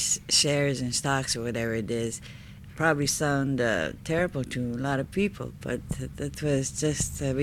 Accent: St. George, Alaska, United States; Yeah, well, I came from St. George Island, you know, where the natives are natives. You got no say in nothing there. So it was kind of tough living there when I was growing up.

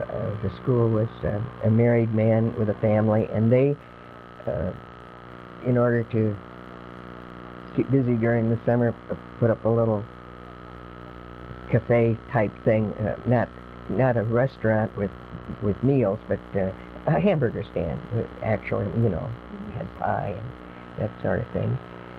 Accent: Wisconsin, United States; he had come from Wisconsin and I was from Wisconsin, that I was some girl chasing him

